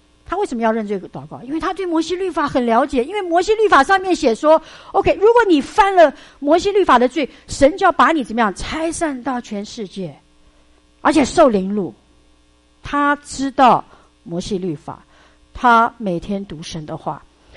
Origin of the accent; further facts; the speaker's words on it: Sichuan, China; 那是我的同胞，我是四川人